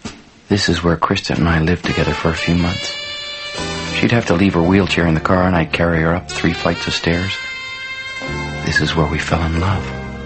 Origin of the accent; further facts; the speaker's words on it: Big River, Ontario, Canada; I'm not from here. I'm from Big River, south of Thunder Bay, a little bit, about 20 kilometers.